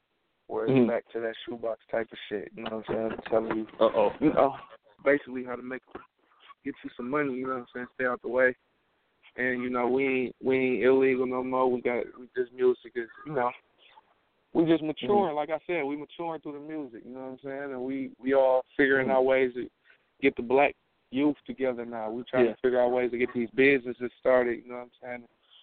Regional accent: Detroit, Michigan, United States; I'm from Detroit, for real, so I know everybody.

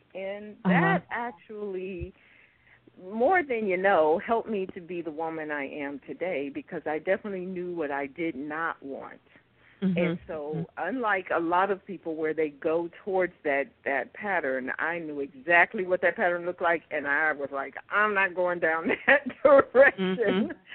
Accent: Cleveland, Ohio, United States; I was born in the 60s and really raised in the 70s. And I'm from Cleveland, Ohio.

